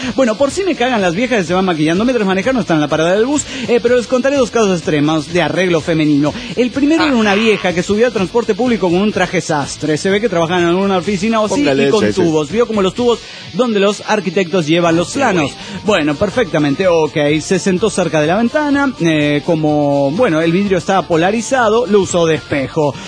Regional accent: Cuernavaca, Morelos, Mexico; de Cuernavaca, Morelos, México.

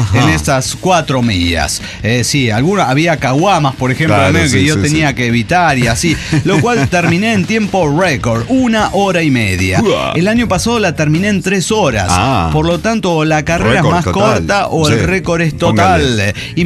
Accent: Querétaro, Mexico; Saludos, queridos amigos … de Querétaro.

